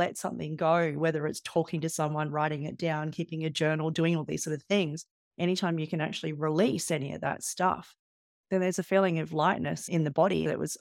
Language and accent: English; Australia; because there was just that whole fear about telling the story and being Australian and the tall poppy thing